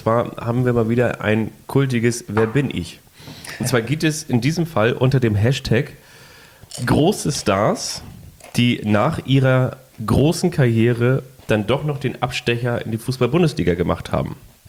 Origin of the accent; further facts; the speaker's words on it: Lagos, Nigeria; Ich komme aus Nigeria. Ganz genau wurde ich 1974 in Lagos geboren.